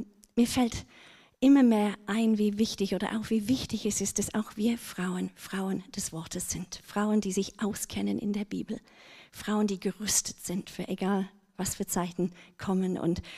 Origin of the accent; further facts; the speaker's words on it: England, United Kingdom; now in Germany; ich komme ursprünglich aus England. Ich bin seit meinem letzten Besuch hier, bin ich wirklich eingeschwäbelt, weil ich mich einbürgern ließ, als Brexit geschah.